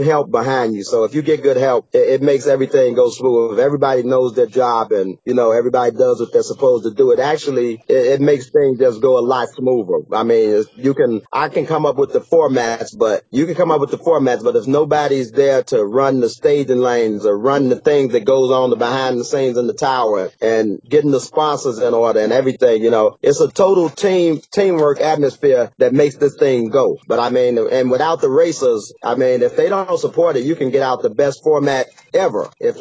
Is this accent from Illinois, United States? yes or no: yes; Chicago, Illinois, United States; I came from, of course, I'm from the Midwest, Chicago, and I grew up at Byron Dragway and Great Lakes Dragway from way back at right out of high school